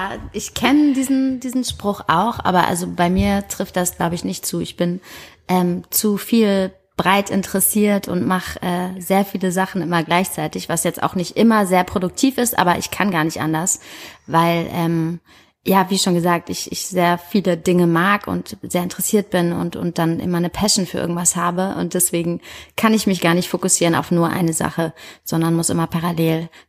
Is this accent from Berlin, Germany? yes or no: no; Heidelberg, Baden-Württemberg, Germany; born there; also born or lived in Hamburg; Also, ich bin in Heidelberg geboren und bin nach meinem Abi nach Australien gereist